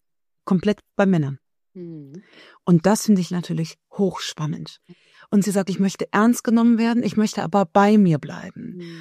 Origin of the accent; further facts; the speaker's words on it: Cologne, North Rhine-Westphalia, Germany; Ich bin Kölnerin